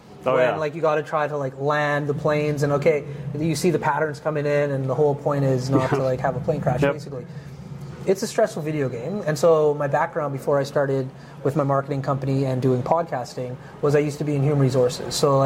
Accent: Canada; We're from Canada, right?

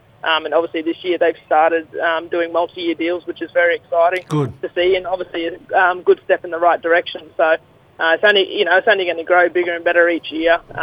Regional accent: St. Paul Village, Queensland, Australia; I'm from St. Paul Village, Moa Island, up in the Torres Strait. That's where my uncle's from. Also got bloodline out to Murray Island, Darnley and Mabiog as well.

